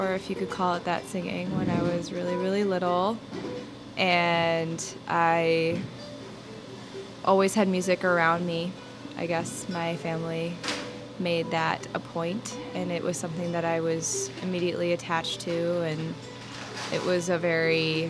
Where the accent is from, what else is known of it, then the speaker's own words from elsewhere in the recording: Wisconsin, United States; now in Boston, United States; I am originally from Wisconsin and moved out to Boston and grew a band, pretty much.